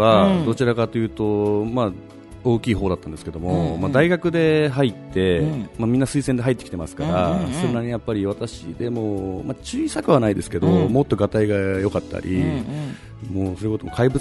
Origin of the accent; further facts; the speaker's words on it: Kamakura, Kanagawa, Japan; 私が鎌倉市出身なんですけども